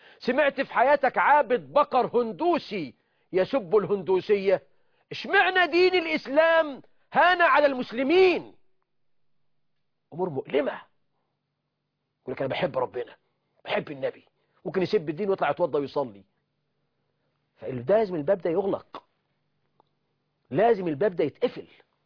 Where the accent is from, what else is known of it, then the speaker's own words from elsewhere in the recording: Egypt; بلدنا مصر